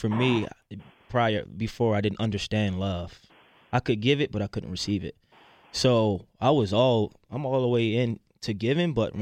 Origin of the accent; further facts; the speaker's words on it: Baltimore, Maryland, United States; You know, growing up, seeing a lot of backlash and negativity, you know, growing up in Baltimore City, I always found a way to find positive in all things